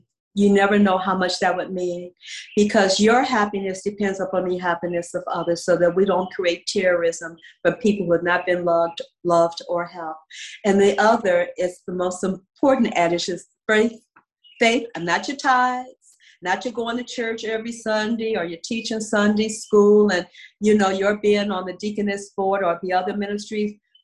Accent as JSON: {"language": "English", "town": "Chicago", "region": "Illinois", "country": "United States", "tie": "born or raised there", "moved": "yes", "said": "it took me going east to understand what was happening in the middle Midwest of my hometown, Chicago."}